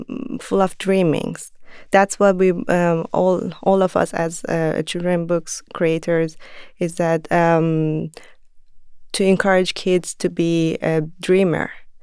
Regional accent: Khorramshahr, Khuzestan, Iran; English is a second language; in those days Iraq attacked my hometown Khorramshahr in Iran

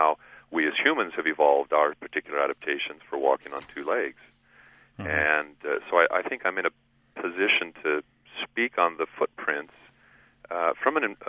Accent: Pacific Northwest, United States; I grew up in the Pacific Northwest, and so I was aware of some of the mythology and the folklore that surrounded the reports and the stories.

